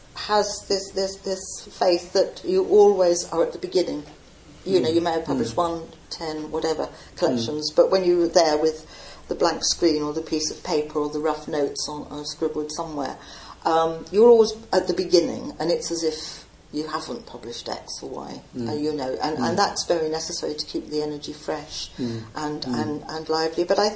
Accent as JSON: {"language": "English", "town": "Staines", "region": "South East England", "country": "United Kingdom", "tie": "born or raised there", "lives_now": "Falmouth, United Kingdom", "said": "I moved there in 1970, so I've been there a long time. And I was born and brought up in Staines, so really very urban, apart from the river. It's an urban scape, really."}